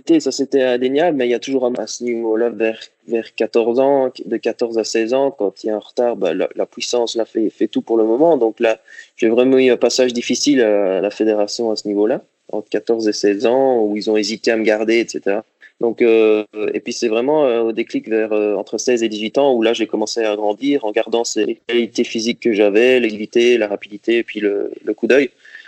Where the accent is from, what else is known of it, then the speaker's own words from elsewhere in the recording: Liège, Wallonia, Belgium; J'ai commencé le tennis à Liège, c'est ma ville natale en Belgique, où j'ai commencé le tennis à 5 ans.